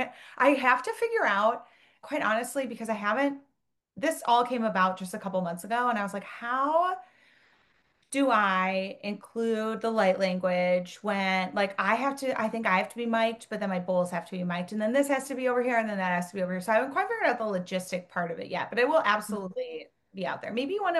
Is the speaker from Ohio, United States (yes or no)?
no; Minnesota, United States; now in Chicago, United States; But Chicago, I'm also from Minnesota though.